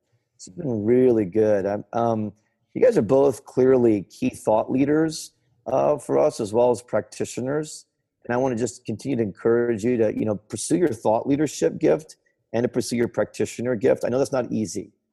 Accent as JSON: {"language": "English", "country": "United States", "said": "I'm an American, I'm competitive."}